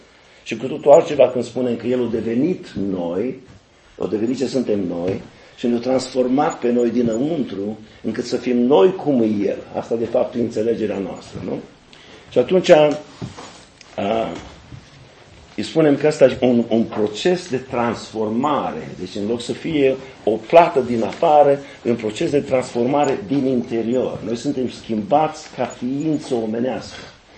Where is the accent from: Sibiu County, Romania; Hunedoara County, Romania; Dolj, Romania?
Sibiu County, Romania; Dumbrăveni; de unde sunt eu, din Dumbrăveni, județul Sibiu